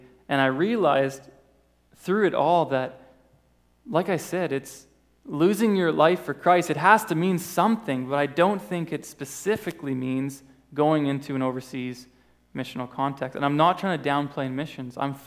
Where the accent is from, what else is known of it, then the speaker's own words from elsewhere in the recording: Canada; I'm thankful that I grew up in Canada and not stuck in spiritual futility as well as physical futility.